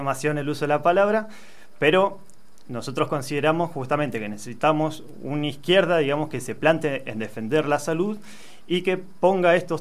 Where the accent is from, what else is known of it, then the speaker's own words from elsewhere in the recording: Luzuriaga, Mendoza, Argentina; yo soy de acá cerca, de hecho, soy de Lusuriaga.